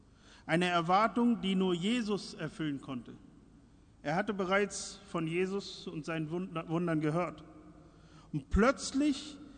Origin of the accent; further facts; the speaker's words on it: Berlin, Germany; Als Berliner weiß man, es gibt bessere Gemüsedöner als dort.